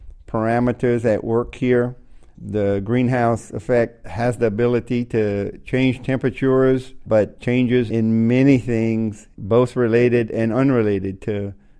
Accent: Louisiana, United States; I'm a Cajun, which is French. We run out of Nova Scotia and settled in South Louisiana and had nothing there and took the challenges.

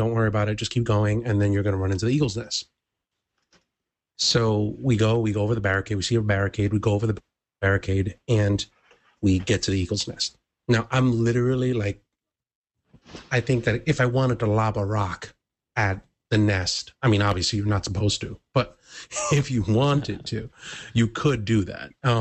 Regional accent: Bronx, New York, United States; And considering the fact that I'm like, I'm from the Bronx.

